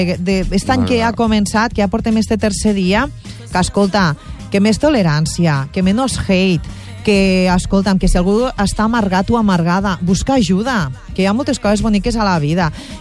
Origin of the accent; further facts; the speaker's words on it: Catalonia, Spain; soc catalana i a Catalunya no s'ha utilitzat tant